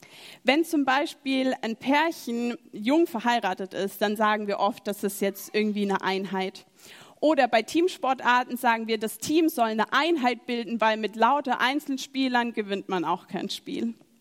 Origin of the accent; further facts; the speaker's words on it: Landau, Rhineland-Palatinate, Germany; dass ich Landau, dieses schöne Fleckchen Erde, als meine Heimat nennen darf.